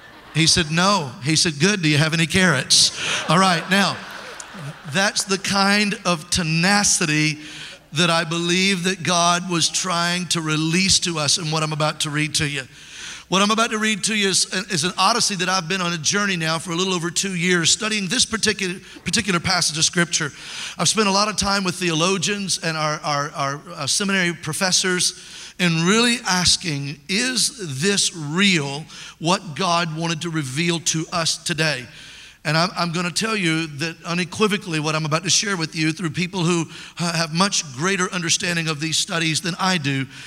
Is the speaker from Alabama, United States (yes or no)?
yes; Mobile, Alabama, United States; is from Mobile, Alabama, in my hometown.